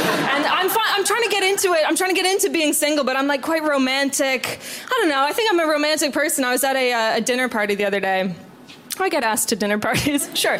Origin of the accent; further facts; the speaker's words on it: Canada; I'm from Canada.